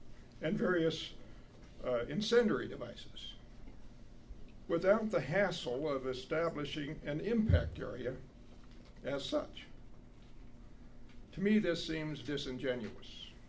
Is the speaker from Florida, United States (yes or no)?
no; Colorado Springs, Colorado, United States; I'm from Colorado Springs.